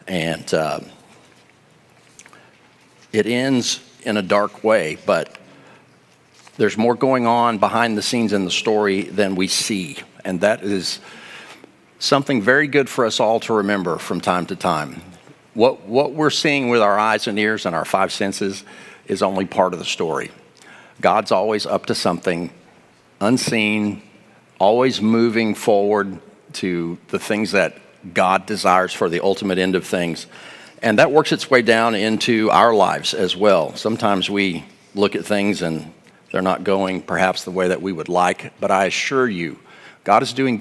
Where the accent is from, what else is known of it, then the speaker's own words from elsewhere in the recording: Texas, United States; People from Texas typically say, oh, I'm from Texas, as if we're our own country, which we kind of are.